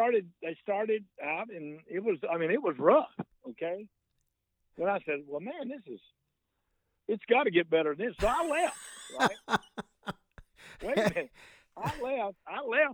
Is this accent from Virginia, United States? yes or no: no; Florida, United States; now in Nashville, United States; I was born and raised in Florida, and I moved up here in 69, but I've been here, God, 50 years. Here in Nashville for 50 years, yeah.